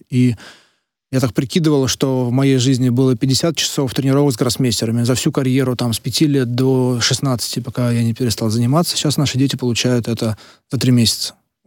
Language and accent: Russian; Tula, Tula Oblast, Russia; Я в 14 лет, я из Тулы, в 14 лет стал чемпионом России и Европы по быстрым шахматам.